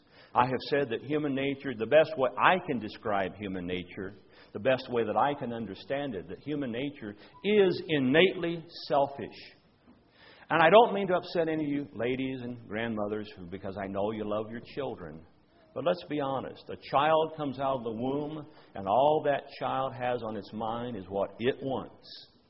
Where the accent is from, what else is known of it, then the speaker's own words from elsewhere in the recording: Indiana, United States; Well, I grew up in Indiana, so that sort of perked my interest.